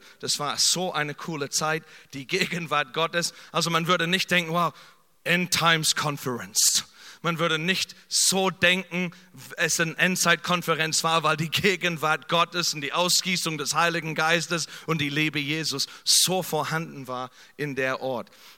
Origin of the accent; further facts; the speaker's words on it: Kansas City, Missouri, United States; German is a second language; now in Germany; Erstens, also mein alte Heimat, Kansas City